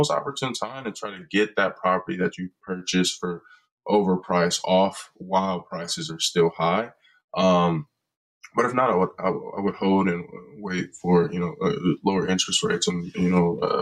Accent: Cleveland, Ohio, United States; I'm actually born and raised in Cleveland, Ohio, but I came to Ohio State University as a student for college, and I've been here for about 4.5 years

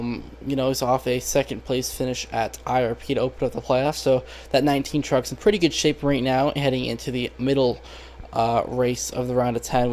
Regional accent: New York, United States; You know, I'm also a New Yorker. I'm a little bit more upstate than you.

